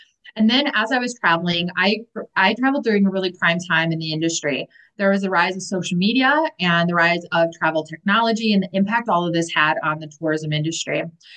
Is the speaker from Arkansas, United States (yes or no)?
no; Milwaukee, Wisconsin, United States; I'm from Wisconsin, Milwaukee in particular, and we would drive from Wisconsin down to southern Texas